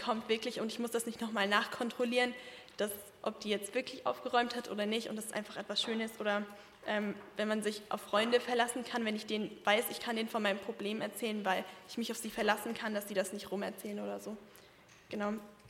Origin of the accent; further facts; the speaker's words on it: Herford, North Rhine-Westphalia, Germany; ich komme aus Herford.